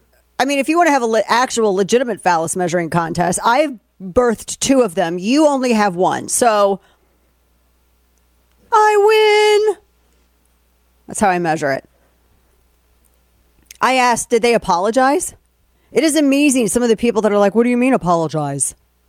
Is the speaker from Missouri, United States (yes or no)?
yes; St. Louis, Missouri, United States; we were born and raised in St. Louis. I lived three blocks away from Anheuser-Busch.